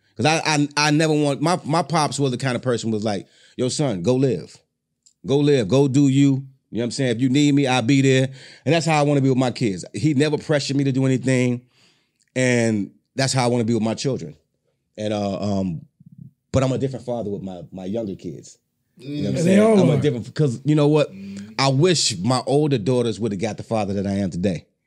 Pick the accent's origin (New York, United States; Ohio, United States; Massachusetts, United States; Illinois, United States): Illinois, United States; Chicago; Look, because you gotta remember, man, I'm from Chicago.